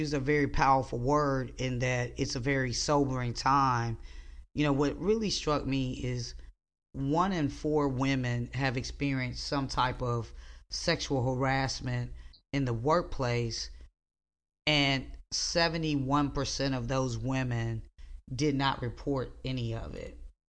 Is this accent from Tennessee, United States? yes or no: yes; Memphis, Tennessee, United States; we're from Memphis, Tennessee. Our family's from Memphis, Tennessee. And I think about being on Beale Street as a teenager